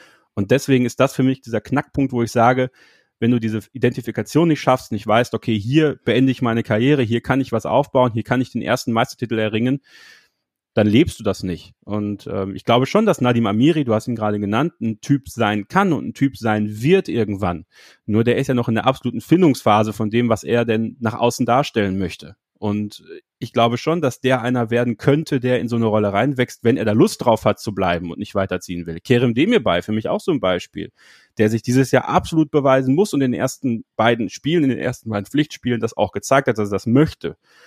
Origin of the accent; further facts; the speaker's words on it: Borken, North Rhine-Westphalia, Germany; also born or lived in Belgium; mein Vater kommt gebürtig aus Belgien, also ich bin auch in Belgien geboren, aber wir haben im Münsterland gelebt, in Borken